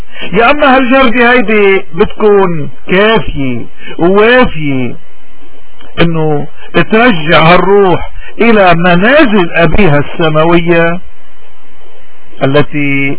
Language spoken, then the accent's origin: Arabic; Lebanon; نحن كلبنانيين شو مطلوب منا اليوم باول يوم من هالسنة الجديدة؟